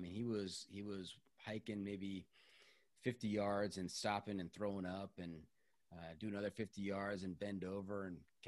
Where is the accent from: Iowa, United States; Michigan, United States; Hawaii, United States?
Iowa, United States; Waterloo; born there; I was born in Waterloo.